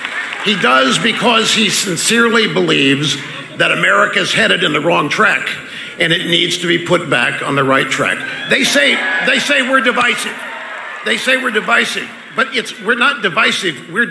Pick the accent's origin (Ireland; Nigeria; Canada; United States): United States; Cape Girardeau, Missouri; I'm from here. I'm from Cape Girardeau.